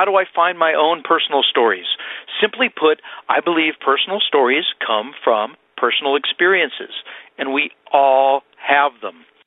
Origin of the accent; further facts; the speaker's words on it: Berkeley, California, United States; I grew up in Berkeley.